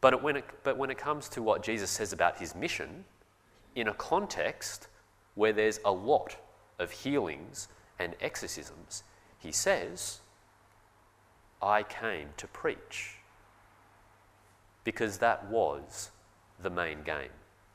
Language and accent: English; Australia; Growing up in Australia, with a Christian heritage like ours